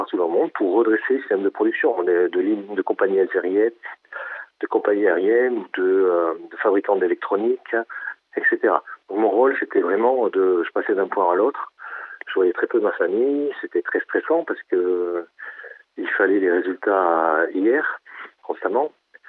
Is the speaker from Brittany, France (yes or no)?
no; Fréjus, Provence-Alpes-Côte d'Azur, France; moved away as an adult; En fait, je ne suis pas natif de Fréjus, mais c'est quasiment ma ville natale.